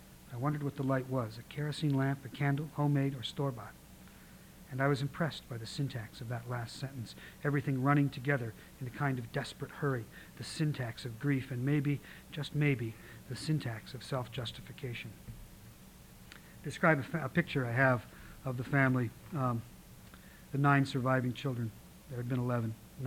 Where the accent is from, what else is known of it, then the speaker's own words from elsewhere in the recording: Didsbury, Alberta, Canada; I thought I should look up my hometown, Didsbury, in the index.